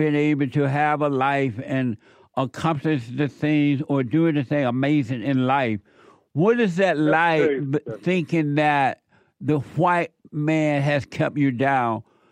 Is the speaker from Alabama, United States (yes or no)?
yes; Alabama, United States; I grew up in Alabama. I didn't grow up in Jim Crow.